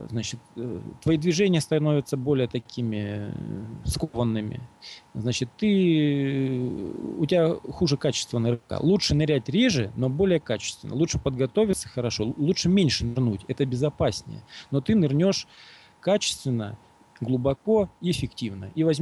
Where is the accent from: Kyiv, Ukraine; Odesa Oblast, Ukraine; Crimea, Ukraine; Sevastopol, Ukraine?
Crimea, Ukraine; я вырос в Крыму. Я с детства знаю, как плавать в волнах